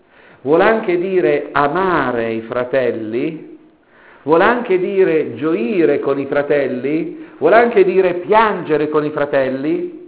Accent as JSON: {"language": "Italian", "region": "Piedmont", "country": "Italy", "also_born_or_lived": "Rome", "lives_now": "Foggia, Italy", "said": "Sono italiano, italiano puro, nel senso che sono piemontese, ho la residenza anagrafica a Foggia e sono vissuto per molti anni a Roma, quindi nord, sud e centro, quindi sono un vero italiano"}